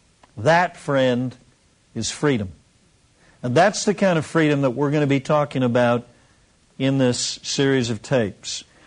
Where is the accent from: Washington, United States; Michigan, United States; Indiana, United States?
Washington, United States; Seattle; I was born and raised in Seattle. I was kind of like the all-American boy.